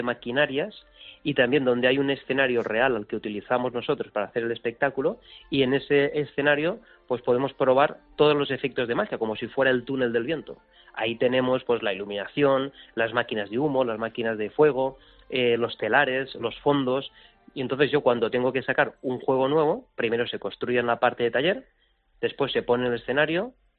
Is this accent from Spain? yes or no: yes; Villavieja, Valencian Community, Spain; desde pequeñito, y desde aquí, desde mi pueblo, al cual yo quiero muchísimo porque Villavieja es donde yo nací.